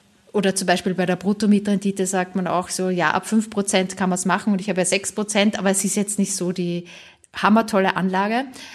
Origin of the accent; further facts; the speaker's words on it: Austria; St. Pölten heißt die, die ist so 40 Kilometer entfernt von Wien, auch eine Studentenstadt und das ist halt eben so meine Heimatstadt.